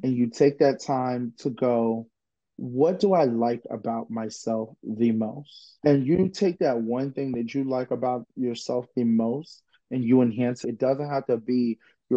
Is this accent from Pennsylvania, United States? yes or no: yes; Philadelphia, Pennsylvania, United States; So I think growing up in Philadelphia, especially growing up in the hood, you gotta have some type of backbone